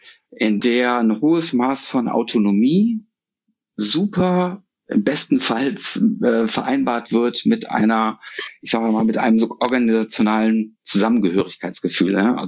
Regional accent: Düsseldorf, North Rhine-Westphalia, Germany; born or raised there

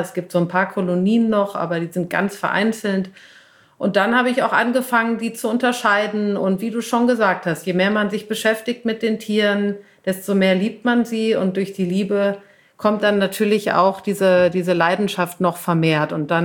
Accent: Cologne, North Rhine-Westphalia, Germany; mit der bin ich aufgewachsen in Köln.

